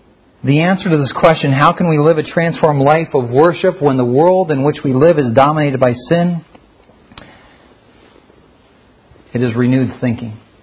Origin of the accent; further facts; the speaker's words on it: Philippines; if you look out in the village that I grew up in the Philippines